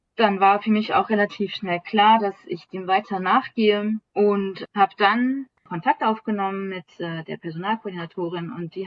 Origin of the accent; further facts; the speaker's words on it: North Rhine-Westphalia, Germany; now in Cameroon; dass man mit einem Bein in meiner Heimatstadt stehen kann und mit einem Bein in Holland.